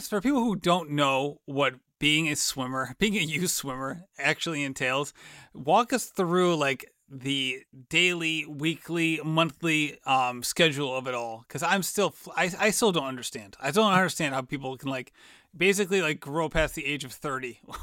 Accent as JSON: {"language": "English", "region": "New England", "country": "United States", "tie": "born or raised there", "said": "So like I grew up in New England. So crew was kind of around, like not really, like, not at my high school, Lord knows."}